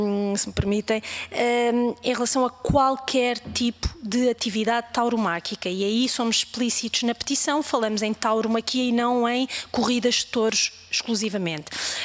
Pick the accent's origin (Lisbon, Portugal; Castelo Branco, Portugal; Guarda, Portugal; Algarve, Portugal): Algarve, Portugal; não é porque eu sou do Algarve ou não é porque há essa tradição no Algarve